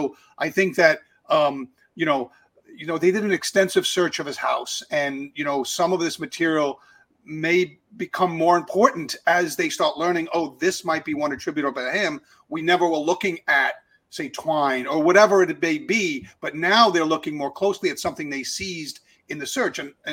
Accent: West Babylon, New York, United States; I was actually from West Babylon, which is from in this case.

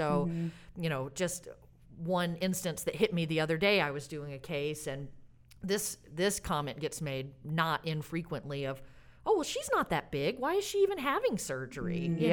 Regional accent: Alabama, United States; also born or lived in California / Massachusetts; now in Oregon, United States; because I grew up in Alabama. So Alabama to California to Massachusetts and now to Oregon.

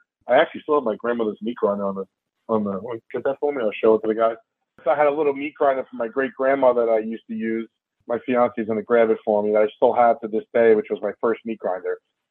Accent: New York, United States; growing up in New York, going to Jewish delis and getting a great kosher dog

